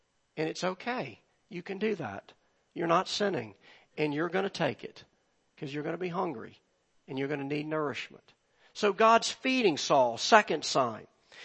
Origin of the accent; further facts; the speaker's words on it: United States; Now, again, as an American, that doesn't resonate that much with us.